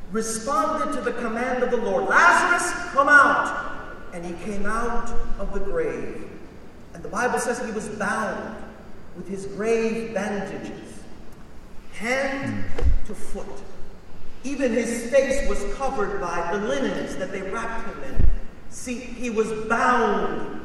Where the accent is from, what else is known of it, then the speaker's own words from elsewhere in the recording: Brooklyn, New York, United States; I'm from Brooklyn, by the way, so I have the authority to do this.